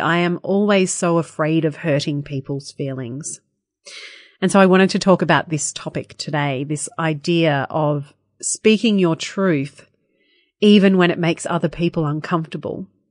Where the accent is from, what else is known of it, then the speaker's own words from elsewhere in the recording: Lennox Head, New South Wales, Australia; It's going to be happening in my hometown of Lennox Head.